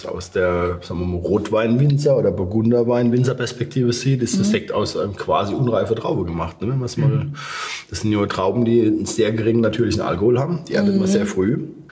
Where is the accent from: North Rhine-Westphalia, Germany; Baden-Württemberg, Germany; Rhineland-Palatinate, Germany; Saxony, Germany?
Rhineland-Palatinate, Germany; Schweigen; accent: Schweigen dialect; unser Schweigener Dialekt jetzt anders ist wie der Landauer oder so